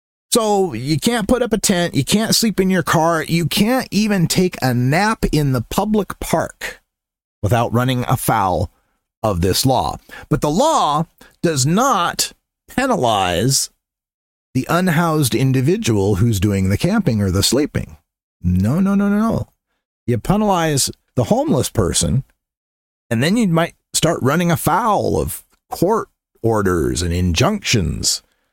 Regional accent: Nampa, Idaho, United States; This all got started when one of the Republican representatives from Nampa, my hometown, Steve Tanner, complained

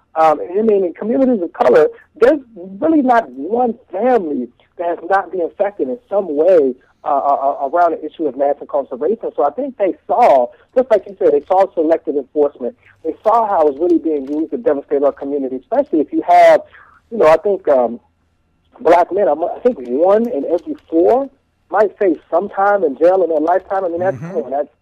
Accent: Pittsburgh, Pennsylvania, United States; I'm from Pittsburgh, and I've known … since he was 16 years old.

